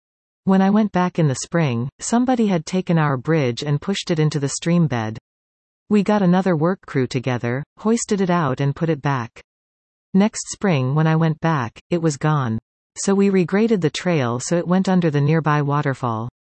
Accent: Norfolk County, Ontario, Canada; now in Collingwood, Canada; I was born in Norfolk County and was raised down there. I went to Delhi District Secondary School.

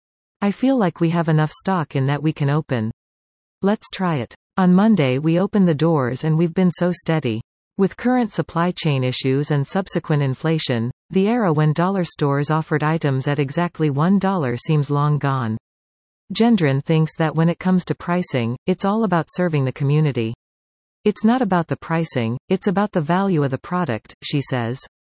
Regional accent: Thorold, Ontario, Canada; I'm really happy to be able to say that I'm born and raised in Thorold and that I can support my commu

